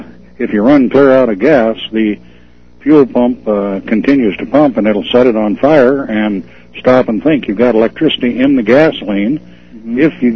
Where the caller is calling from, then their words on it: Spokane, Washington, United States; Spokane, Washington.